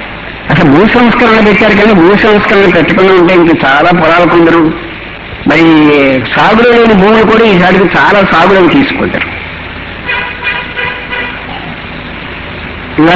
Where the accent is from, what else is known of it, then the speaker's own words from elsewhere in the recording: Achanta, Andhra Pradesh, India; నేను వ్యవసాయ కుటుంబంలో నుంచి వచ్చిన వాడిని. ఈ ఆచంటలో అందరూ వ్యవసాయదారు, చాలా కష్టపడి వ్యవసాయం చేస్తారు.